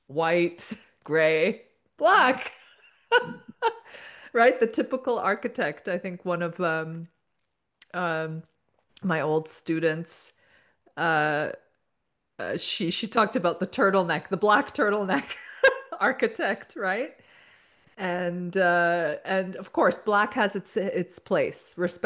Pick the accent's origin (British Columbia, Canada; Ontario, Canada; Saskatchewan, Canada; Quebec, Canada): Ontario, Canada; Toronto; I mean, I grew up in Toronto.